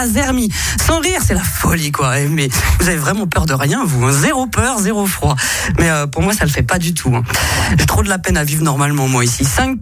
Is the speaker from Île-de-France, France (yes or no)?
yes; Paris, Île-de-France, France; Même si je viens de Paris, de la banlieue, et puis que ça craint et tout